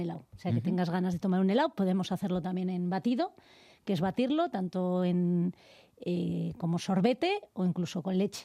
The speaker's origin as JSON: {"language": "Spanish", "region": "Basque Country", "country": "Spain", "moved": "yes", "lives_now": "Madrid, Spain", "said": "es que venimos de Vizcaya"}